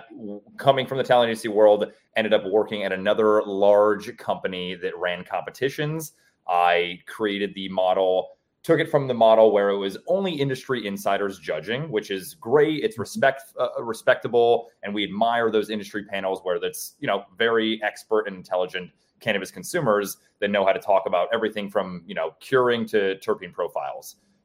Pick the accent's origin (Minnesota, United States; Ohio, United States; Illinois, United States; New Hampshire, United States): Ohio, United States; Cleveland; So I'm actually from the Midwest as well. I grew up in Cleveland, Ohio.